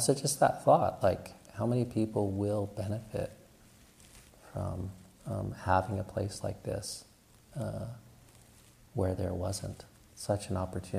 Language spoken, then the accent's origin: English; Pacific Northwest, United States; even the Thai notion of what constitutes a forest contrasts starkly with my sense of it growing up in the Pacific Northwest.